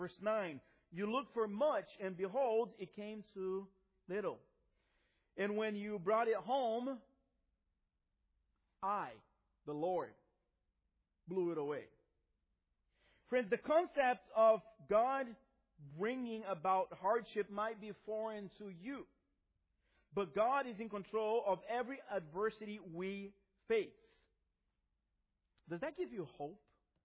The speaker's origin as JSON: {"language": "English", "country": "Brazil", "tie": "born or raised there", "said": "Now, I grew up in Brazil in the 80s. 80s and early 90s."}